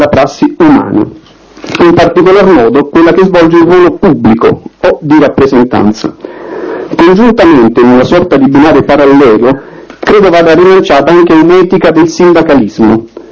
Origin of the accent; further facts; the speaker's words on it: Campania, Italy; io vengo dalla Campania, una regione bellissima ma tormentata